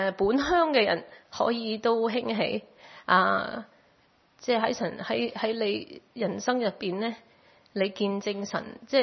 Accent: Hong Kong; 即係我係香港人

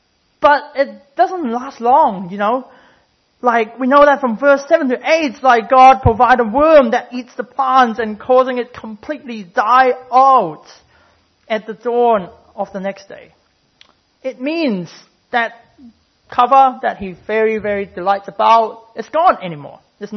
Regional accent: Hong Kong; moved away as an adult; So I grew up in Hong Kong. So I lived there for 19 years before I moved here.

